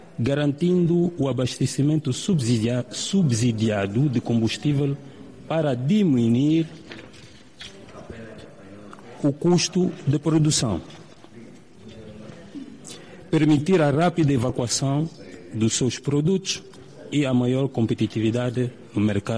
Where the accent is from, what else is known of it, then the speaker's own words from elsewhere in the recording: Angola; Nós somos angolanos, conhecemos a nossa realidade do país